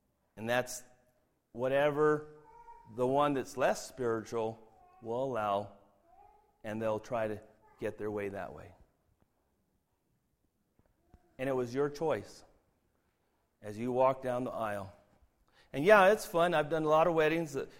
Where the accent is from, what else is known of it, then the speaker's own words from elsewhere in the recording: Los Angeles, California, United States; I'm from Los Angeles, and that's a place where it seems like everybody has to be beautiful